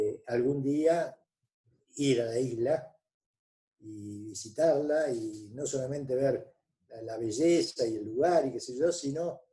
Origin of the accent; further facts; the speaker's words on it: Argentina; yo soy argentino, mi papá es argentino